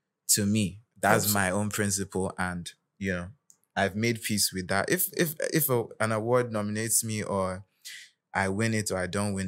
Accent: Nigeria; We're all from Nigeria.

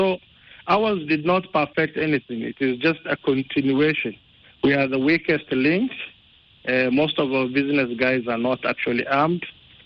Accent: Somalia; And this is something I myself come under when I was asked, where are you from? And then you say Somalia.

